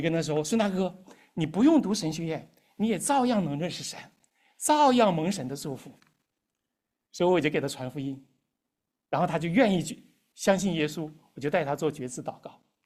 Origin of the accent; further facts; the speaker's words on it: Northeast China, China; 我是东北人，所以我在玻利维亚包了4次饺子